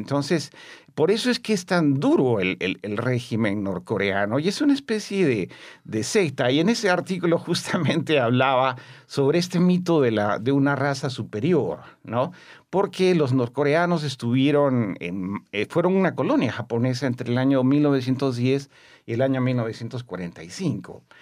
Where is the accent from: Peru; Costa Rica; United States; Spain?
Peru; Yo soy peruano, ¿no?